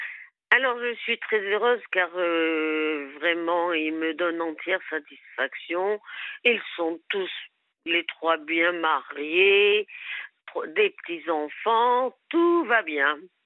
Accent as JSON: {"language": "French", "town": "Le Puy-en-Velay", "region": "Auvergne-Rhône-Alpes", "country": "France", "tie": "born or raised there", "said": "Par contre, je suis native du Puy-en-Velay en Auvergne."}